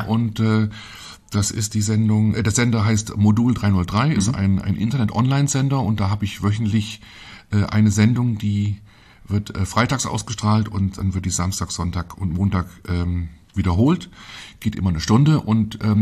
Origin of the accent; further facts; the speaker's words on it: Fulda, Hesse, Germany; born there; Ich bin in Fulda geboren und zwar in den städtischen Kliniken.